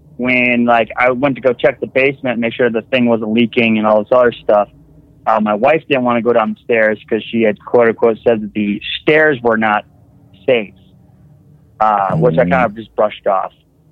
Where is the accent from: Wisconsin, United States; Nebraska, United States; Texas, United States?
Wisconsin, United States; now in West Virginia, United States; I'm calling from West Virginia. I'm from Wisconsin, but I live in West Virginia for the moment.